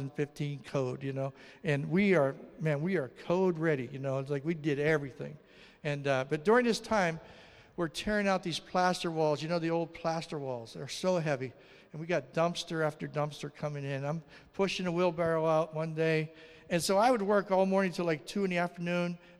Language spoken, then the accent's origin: English; Pennsylvania, United States; I'm from Western Pennsylvania, man. We don't have codes in Western Pennsylvania. I come from like the bush, you know, like out in the woods, you know.